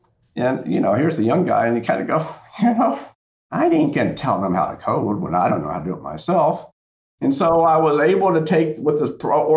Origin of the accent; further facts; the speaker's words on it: North Carolina, United States; I grew up in Central North Carolina and got a liberal arts degree.